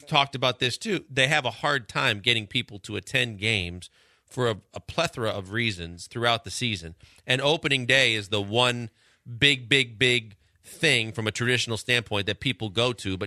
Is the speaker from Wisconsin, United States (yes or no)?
yes; Milwaukee, Wisconsin, United States; Even growing up in Milwaukee, we used to skip school